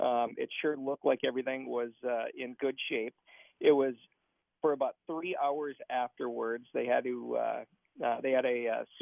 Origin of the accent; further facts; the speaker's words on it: Minnesota, United States; Okay, so I'm from Minnesota. I've never experienced a earthquake ever.